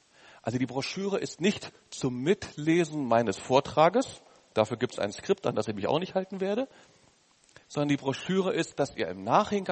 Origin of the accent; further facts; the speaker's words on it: Berlin, Germany; born there; Ich bin in Berlin geboren. Wir Berliner haben etliche Vorteile, auch einen Haufen Nachteile.